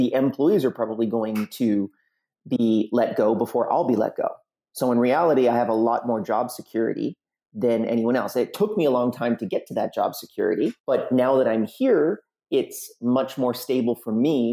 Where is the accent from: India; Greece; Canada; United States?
Canada; And our advantage in the market is I'm Canadian, so it's very cold here.